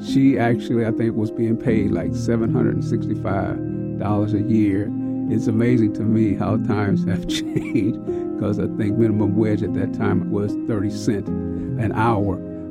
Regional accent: Festus, Missouri, United States; And I said, I'd really like to do something for my hometown and that they would be proud

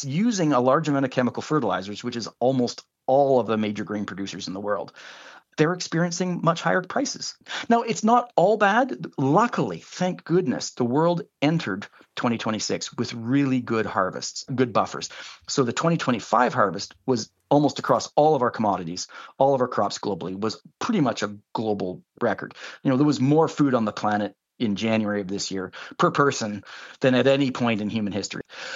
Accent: Canada; as a Canadian

